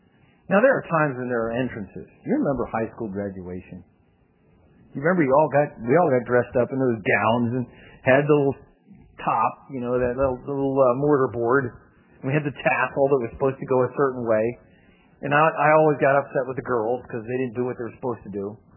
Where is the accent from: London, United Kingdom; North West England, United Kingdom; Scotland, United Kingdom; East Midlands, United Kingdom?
Scotland, United Kingdom; one of the things that bothers me as a Scotsman, I end up buying something